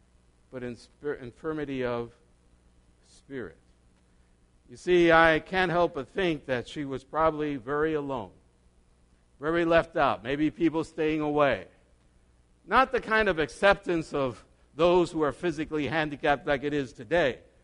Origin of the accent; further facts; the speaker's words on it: New York City, New York, United States; I grew up in New York City where there are thousands of homeless people.